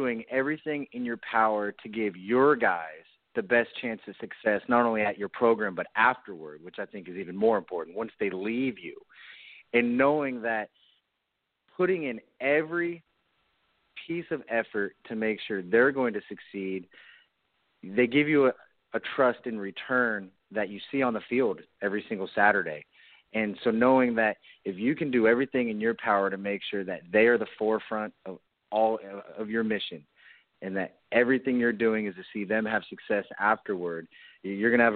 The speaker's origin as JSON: {"language": "English", "town": "Novato", "region": "California", "country": "United States", "tie": "born or raised there", "said": "Like a lot of people in the Bay Area, my family, our roots are in San Francisco. I grew up in Novato, about 45 minutes north of San Francisco"}